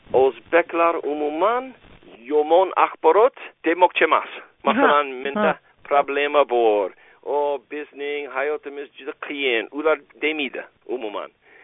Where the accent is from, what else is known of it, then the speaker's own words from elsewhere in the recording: New York, United States; Uzbek is a second language; Ha, men Queens New Yorkda katta bo'ldim.